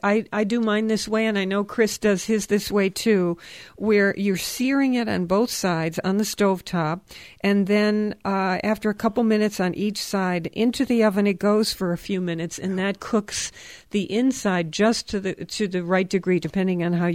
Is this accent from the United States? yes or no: no; Scotland, United Kingdom; I'm Scottish, for instance.